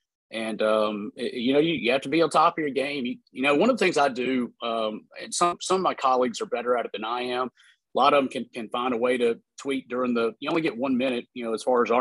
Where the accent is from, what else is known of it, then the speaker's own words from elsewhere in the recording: Farmerville, Louisiana, United States; I didn't. I actually went to Louisiana Tech. I'm originally from Farmerville.